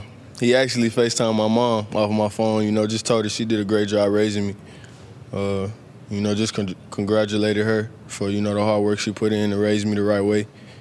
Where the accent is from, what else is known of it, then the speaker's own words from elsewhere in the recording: Texas, United States; I'm from Texas, so grew up a Houston Texan fan, Dallas Cowboy fan.